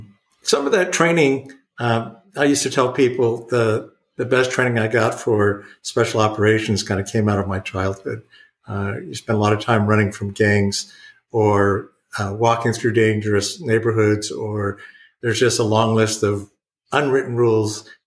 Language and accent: English; Compton, California, United States; also born or lived in Boyle Heights; a lot of what I learned growing up in Compton and Boyle Heights